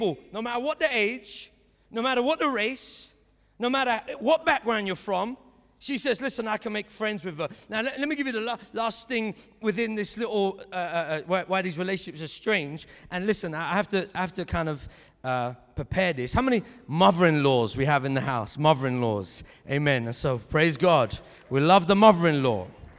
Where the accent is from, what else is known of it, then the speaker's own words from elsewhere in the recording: London, United Kingdom; So, okay, let's just say I grew up in South London my whole life, council estate, single-parent family.